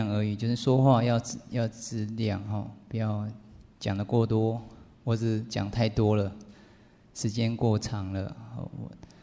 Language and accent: Chinese; Taiwan; 所以我觉得啊，像我们台湾那种素食餐厅